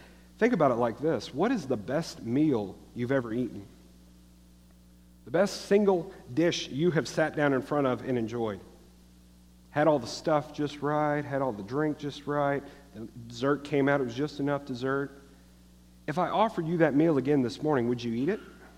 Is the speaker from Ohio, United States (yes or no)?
no; Baton Rouge, Louisiana, United States; Many of you know I grew up in South Louisiana down in Baton Rouge.